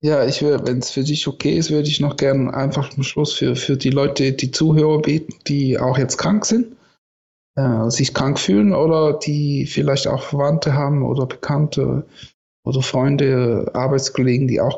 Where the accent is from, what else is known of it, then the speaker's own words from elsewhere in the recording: Switzerland; wir sind aus der Schweiz, wir haben noch ein Geschenk dabei für Sie